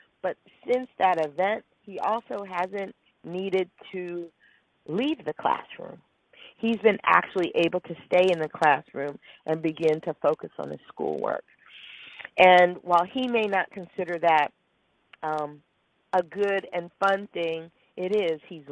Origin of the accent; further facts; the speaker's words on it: Philadelphia, Pennsylvania, United States; now in Bay Area, United States; I am originally from Philadelphia, where there may be a certain diversity, but people tend to relate pretty singularly to their own folks. What I love about living in the Bay Area is that there's a little bit of everybody here